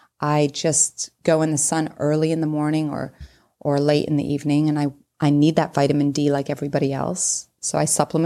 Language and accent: English; England, United Kingdom; born or raised there; now in United States